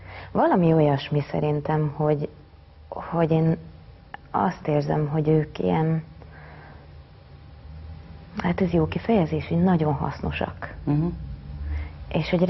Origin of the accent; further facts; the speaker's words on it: Szentes, Csongrád-Csanád, Hungary; moved away as an adult; also born or lived in Eger / Szombathely; now in Budapest, Hungary; tulajdonképpen 18 éves korom óta nem élek otthon Szentesen, de mindig is Szentes volt az igazi otthon.